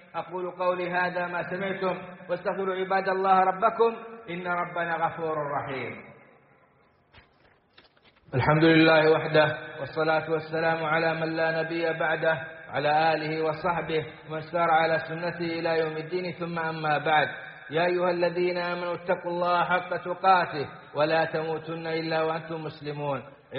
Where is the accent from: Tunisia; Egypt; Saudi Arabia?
Saudi Arabia; وأدم على بلادنا السعودية أمنها وإيمانها وقيادتها ومقدساتها